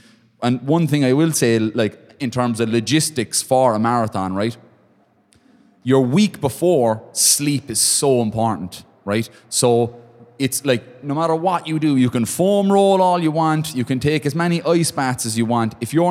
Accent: Ireland; let's say just picking potatoes because we're Irish, right?

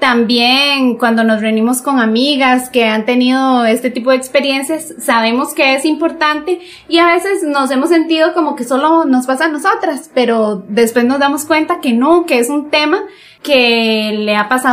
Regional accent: Costa Rica; Somos de Costa Rica.

